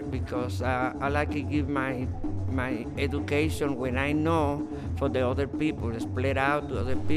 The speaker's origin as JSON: {"language": "English", "country": "Cuba", "second_language": "English", "said": "I'm from Cuba. I'm a professional dancer from my country. I was at art school in Cuba."}